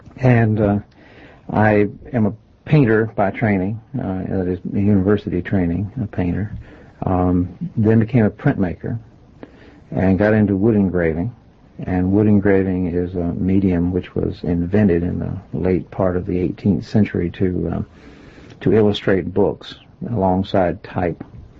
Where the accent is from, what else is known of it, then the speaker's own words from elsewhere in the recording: Chattanooga, Tennessee, United States; now in West Hatfield, United States; Originally from Chattanooga, Tennessee.